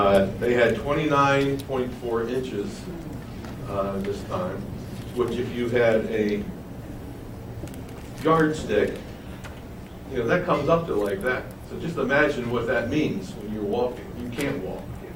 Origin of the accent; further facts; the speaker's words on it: Baltimore–Washington area, United States; now in Dallas, United States; Well, you know, I'm from the Baltimore, Washington, D.C. area. I'm glad I'm not back there this week.